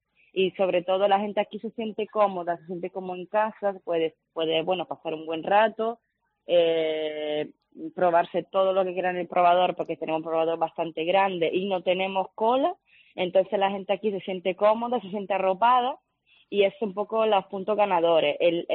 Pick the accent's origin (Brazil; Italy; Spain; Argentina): Italy; Spanish is a second language; Yo soy italiana y ese dicho se dice en italiano aún mejor